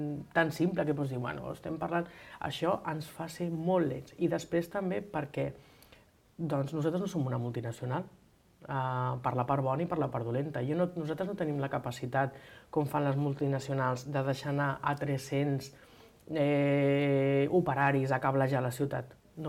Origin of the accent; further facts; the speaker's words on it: Catalonia, Spain; Evidentment, som catalans, parlem en català